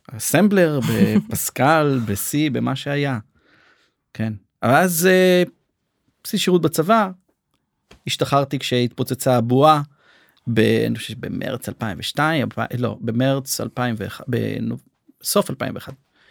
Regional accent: Ashkelon, Southern District, Israel; born there; אני בן 49, יש לי 4 בנות. נולדתי באשקלון באותה שכונה של שלום דומרני, שכונה כיפית.

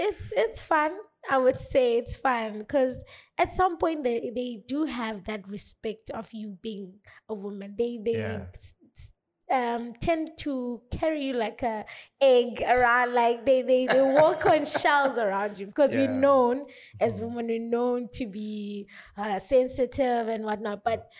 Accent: Eastern Cape, South Africa; now in Cape Town, South Africa; I'm from the Eastern Cape, small town called Itimbaza. I studied in Adelaide Gymnasium Technical High School.

